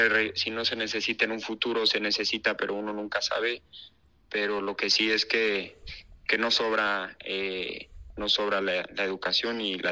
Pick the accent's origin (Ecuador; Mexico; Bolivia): Mexico; Mexico City; Porque yo soy de la Ciudad de México